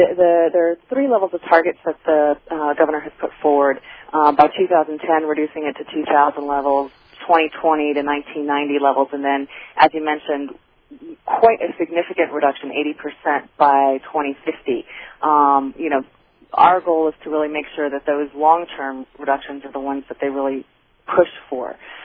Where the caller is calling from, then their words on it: Sacramento, California, United States; I am indeed calling from Sacramento